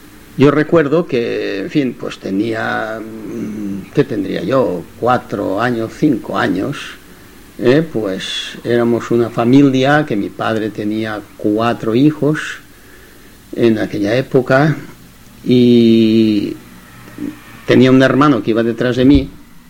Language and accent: Spanish; Quart de Poblet, Valencian Community, Spain; born there; nací en Quart de Poblet